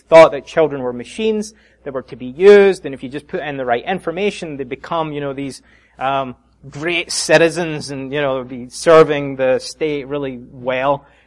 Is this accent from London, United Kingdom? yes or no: no; Scotland, United Kingdom; we went to the United Kingdom, where I'm from, in case you didn't already know. But I'm from Great Britain, the best part, Scotland.